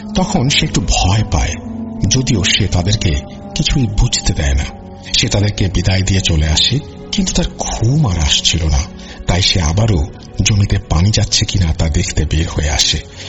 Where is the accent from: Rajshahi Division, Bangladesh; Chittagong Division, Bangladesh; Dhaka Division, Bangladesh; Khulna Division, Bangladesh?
Rajshahi Division, Bangladesh; Santhia; আমার বাড়ি পাবনা জেলার সাঁথিয়া থানার কোনো একটা গ্রামে। আমি 2023 সালের SSC পরীক্ষার্থী।